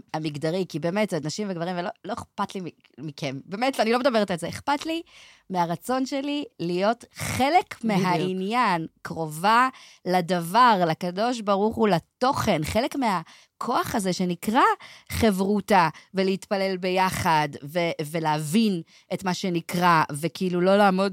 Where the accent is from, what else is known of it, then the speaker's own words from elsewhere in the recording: Krayot, Haifa District, Israel; גדלתי בקריות, שזה מקום די מסורתי. קריאת ים במיוחד